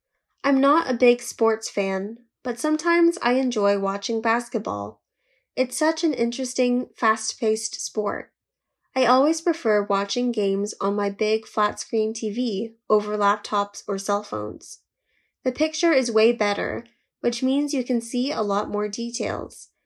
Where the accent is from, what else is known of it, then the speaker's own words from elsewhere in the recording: China; Plus, the football team in my hometown has always been one of the best in China